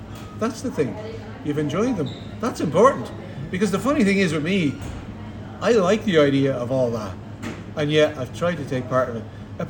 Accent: Tallaght, Leinster, Ireland; I think it was somewhere up near, probably Jobstown or one of these areas in Tala, because I grew up in Tala.

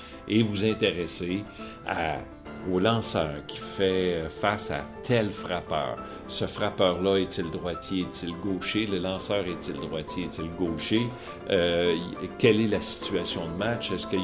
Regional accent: Saint-Hyacinthe, Quebec, Canada; comme moi je suis de Saint-Hyacinthe, hein?

